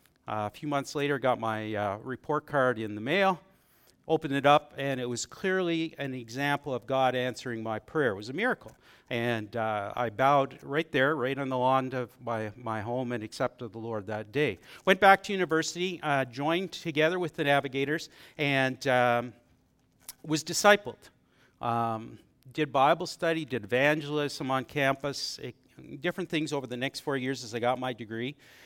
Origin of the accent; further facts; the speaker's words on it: Ontario, Canada; now in Alberta, Canada; family, keep listening, even though I grew up in Ontario, because we've lived here in Alberta for 38 years, so this is our home